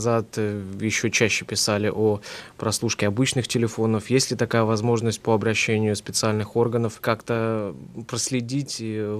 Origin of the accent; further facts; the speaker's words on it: Estonia; Филипп, ну мы с вами из Эстонии